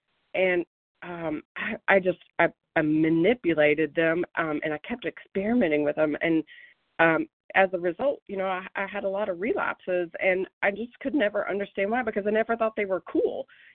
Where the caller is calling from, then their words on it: Oregon, United States; Yes, I'm calling from Oregon